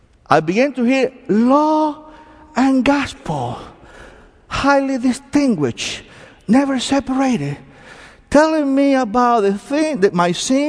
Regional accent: Cuba; now in United States; Because I came from Cuba back in 1980. I was a former Roman Catholic.

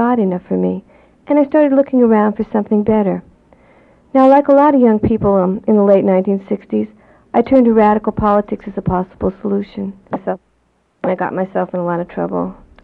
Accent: Seattle, Washington, United States; I'm from Seattle, Washington, halfway across the country. It's good to be in St. Louis.

